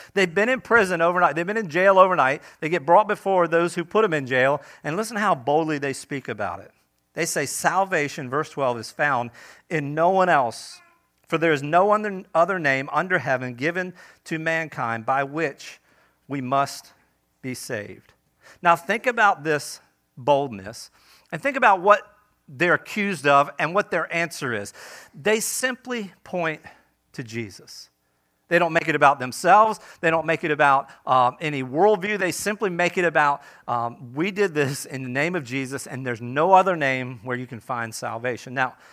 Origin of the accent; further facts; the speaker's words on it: East Coast, United States; Now, I'm from the East Coast